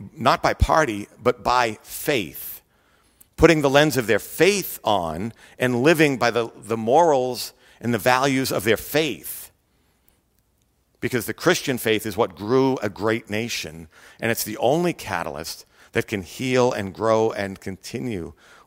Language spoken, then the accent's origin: English; United States; I'm an American. I'm a Christian. I'm a husband and I'm a father.